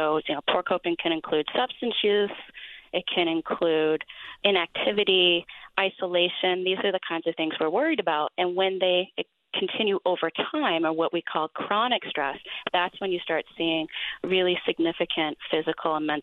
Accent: Midwest, United States; when I was in school from the Midwest, we practiced tornado drills

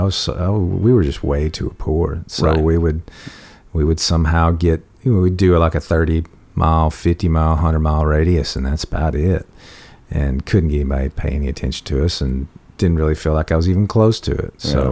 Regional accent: Loretto, Tennessee, United States; moved away as an adult; Loretta, Tennessee, which is just across the state line from Muscle Shoals, about 20 minutes north. So I didn't leave that area until my 20s.

